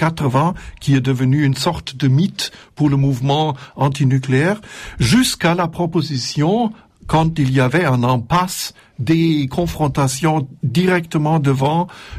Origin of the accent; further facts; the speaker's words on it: Germany; French is a second language; moved away as an adult; now in Marseille, France; Oui, je suis allemand. J'ai milité les années 80-90 en Allemagne. Je suis venu à Marseille en 2001